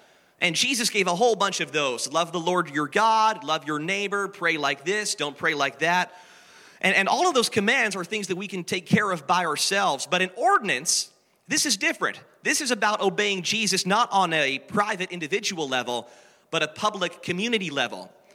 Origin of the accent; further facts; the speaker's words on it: Canada; And as a Canadian, I was in deep mourning.